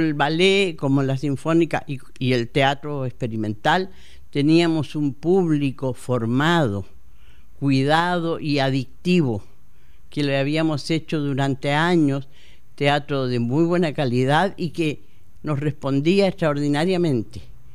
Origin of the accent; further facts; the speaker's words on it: Temuco, Araucanía, Chile; also born or lived in Concepción; now in Santiago, Chile; y yo nací en Concepción. Era la menor de 4 hermanos y estudié en el colegio en Temuco.